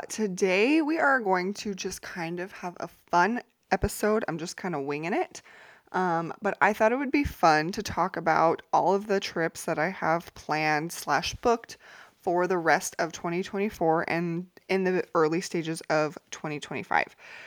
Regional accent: New Mexico, United States; I live here in the U.S. I'm from New Mexico, if you don't know.

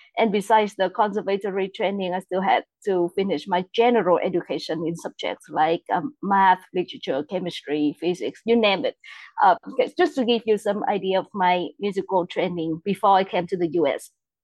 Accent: Vietnam; now in United States; even though I was born and raised in Vietnam, right?

